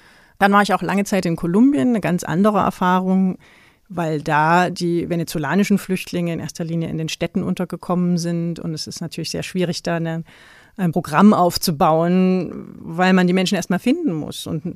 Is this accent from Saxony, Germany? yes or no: yes; Dresden, Saxony, Germany; born there; Ich bin in der DDR geboren, in Dresden